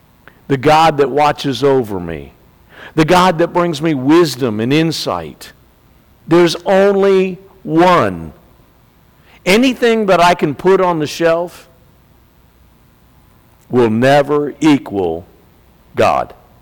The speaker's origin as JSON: {"language": "English", "town": "Virginia Beach", "region": "Virginia", "country": "United States", "tie": "born or raised there", "said": "I grew up in Virginia Beach. It's a place called Sandbridge in Virginia Beach, which is a beautiful place."}